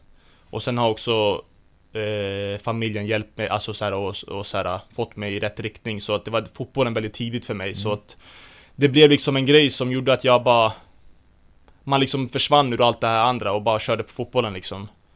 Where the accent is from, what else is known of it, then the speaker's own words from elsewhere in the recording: Haninge, Stockholm County, Sweden; Men som sagt, jag växte upp i Haninge i Stockholm och det var där jag började spela fotboll när jag var 5 år gammal.